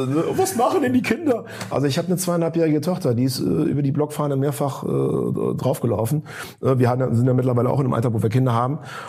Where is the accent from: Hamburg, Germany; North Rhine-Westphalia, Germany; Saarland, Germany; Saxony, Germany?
North Rhine-Westphalia, Germany; Cologne; Auch als Kölner Bürger kann man das allerdings mal ganz objektiv so sehen.